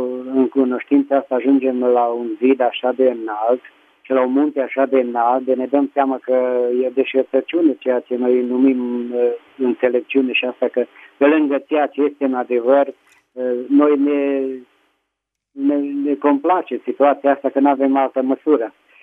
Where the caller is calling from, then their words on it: Petroșani, Hunedoara County, Romania; din Petroșani.